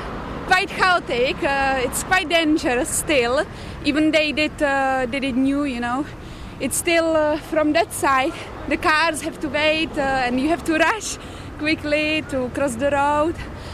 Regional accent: Czechia; now in London, United Kingdom; Czech Republic.

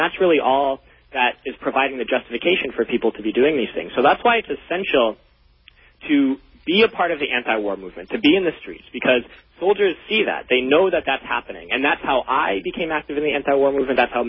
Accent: New England, United States; also born or lived in Florida; No, I grew up up north in New England, all around New Hampshire, Massachusetts, and then went to high school in Florida. So I bounced around a little bit.

